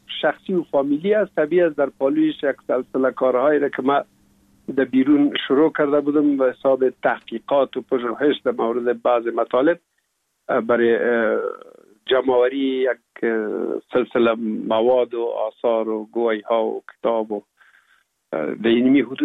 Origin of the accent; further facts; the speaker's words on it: Kabul, Afghanistan; also born or lived in Pul-e Khumri; ما هم همراه مادرم با بابیم یا پدرم آمدیم به کابل و دیگه باز این کابل تقریبا دائمی همیشه باشنده شدیم.